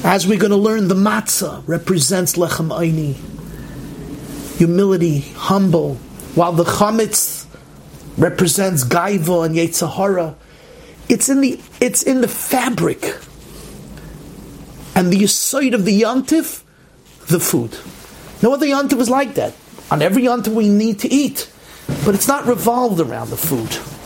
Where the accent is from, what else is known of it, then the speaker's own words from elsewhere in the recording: United States; I'm American.